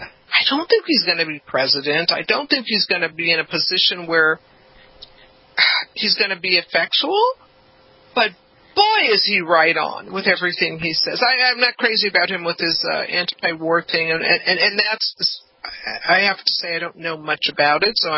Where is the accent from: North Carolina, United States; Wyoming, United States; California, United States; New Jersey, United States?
California, United States; because I'm from California, I have these $200 a pair tennis shoes that I wore to the beach.